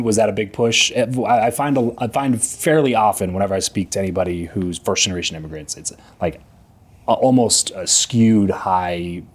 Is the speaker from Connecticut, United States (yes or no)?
no; California, United States; now in Las Vegas, United States; I grew up in SoCal, but yeah. I spent a decent amount of time in Northern California as well